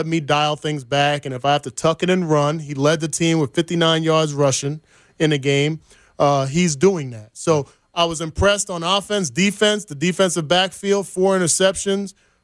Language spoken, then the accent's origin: English; New Jersey, United States; would have never, ever thought that I would not be living in Jersey. Mm-hmm. I would never. My wife's from Jersey. I'm from Jersey. All my family's back there.